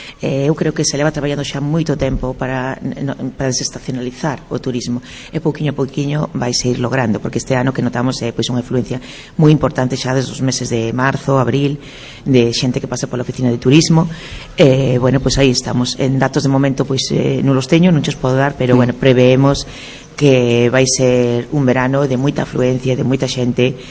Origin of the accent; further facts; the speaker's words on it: Galicia, Spain; somos Mariña, pero tamén somos comarca do Eo